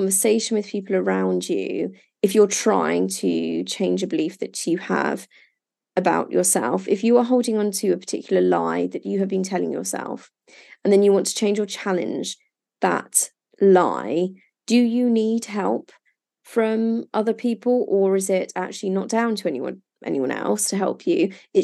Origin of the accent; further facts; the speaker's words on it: England, United Kingdom; I'm English, but I grew up abroad. And I've lived, you know, abroad since.